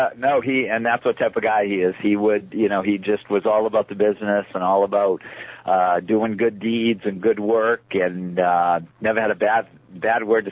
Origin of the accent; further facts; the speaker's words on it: Maine, United States; knowing I was from Maine and from New England and stuff